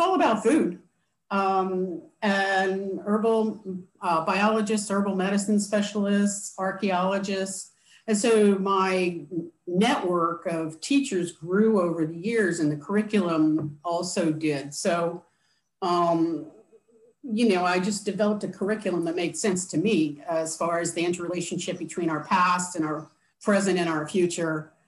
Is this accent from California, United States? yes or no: no; Washington, District of Columbia, United States; I grew up in Washington, D.C., so that's what you do.